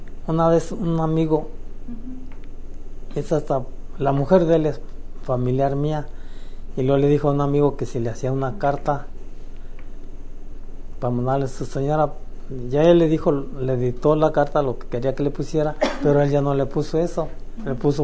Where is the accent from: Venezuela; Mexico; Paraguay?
Mexico; soy mexicano igual que ustedes.